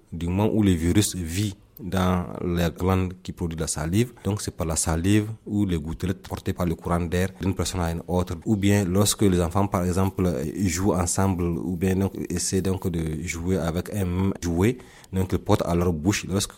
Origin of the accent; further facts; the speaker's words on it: Niger; Chez nous, au Niger, pas encore.